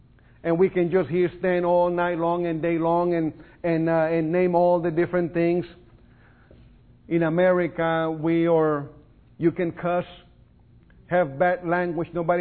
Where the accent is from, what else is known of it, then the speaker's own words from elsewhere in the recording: Texas, United States; And, of course, we were all Texans, and we said, "No, we're policemen from San Antonio."